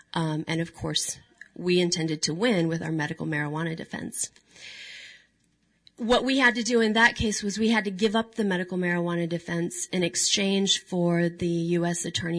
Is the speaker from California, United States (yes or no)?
no; Tulsa, Oklahoma, United States; also born or lived in Fort Smith, Arkansas; I was born in Fort Smith, Arkansas. I was raised in Tulsa, Oklahoma. I went to a public high school.